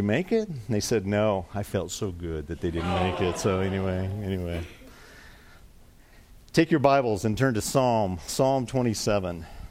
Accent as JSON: {"language": "English", "region": "Colorado", "country": "United States", "tie": "born or raised there", "said": "And, you know, I grew up in Colorado. I lived in Colorado, but it's been 20 years since I've been there."}